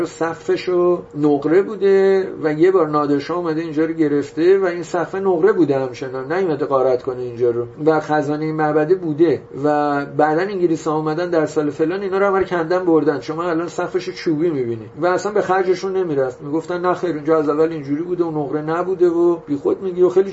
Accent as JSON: {"language": "Persian", "country": "Iran", "said": "من گفتم نخیر ایرونی هم"}